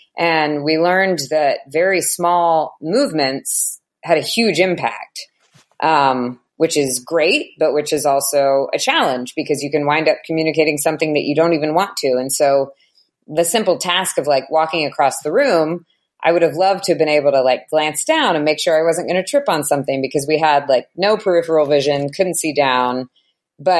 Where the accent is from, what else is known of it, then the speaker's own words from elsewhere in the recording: United States; Maybe it's because I'm American that I think that it's so interesting.